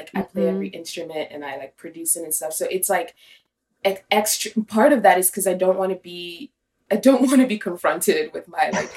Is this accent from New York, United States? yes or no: yes; New York, United States; as a New Yorker, like I feel that.